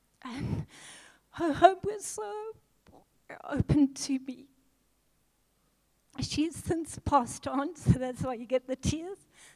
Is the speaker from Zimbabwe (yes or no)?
yes; Zimbabwe; moved away as an adult; now in South Africa; So I was 18 and a half. I'd come to South Africa. I'm from Zimbabwe, and I came to study at P Technicon